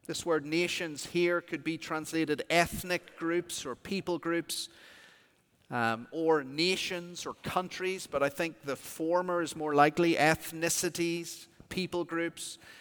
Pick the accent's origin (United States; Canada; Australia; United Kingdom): United Kingdom; Belfast, Northern Ireland; the Gospel Hall that I was brought up in Belfast, Northern Ireland.